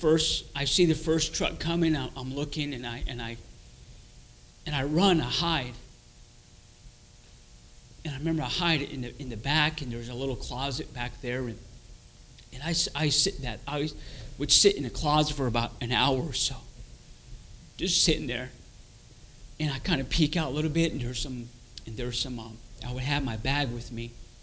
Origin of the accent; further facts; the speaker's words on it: United States; I grew up there on the Navajo Indian Reservation, born and raised there on the reservation.